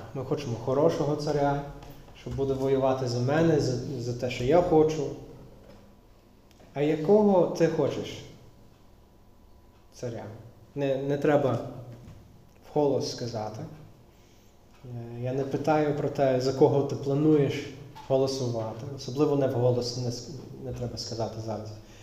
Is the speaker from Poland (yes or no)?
no; United States; born there; Ukrainian is a second language; бо я народився в Америці.